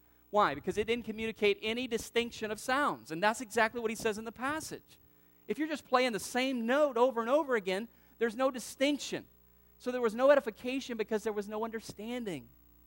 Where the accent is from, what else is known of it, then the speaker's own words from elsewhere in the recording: the South, United States; I grew up in the South, so I was accustomed to a lot more verbal expression during a message.